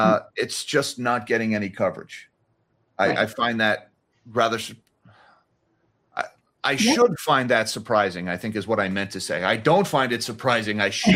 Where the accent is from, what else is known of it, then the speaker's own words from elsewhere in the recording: Lakewood, New Jersey, United States; near my hometown in Lakewood, New Jersey.